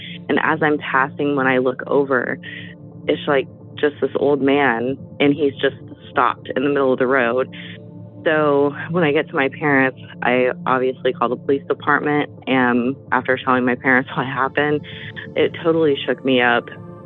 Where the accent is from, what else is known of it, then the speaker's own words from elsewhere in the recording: Oklahoma, United States; I'm from Oklahoma.